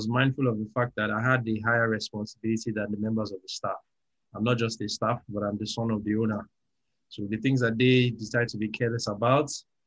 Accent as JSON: {"language": "English", "country": "Nigeria", "lives_now": "Lagos, Nigeria", "said": "I'm a Nigerian. I live in Lagos. My parents told me that I was born on the 18th of November."}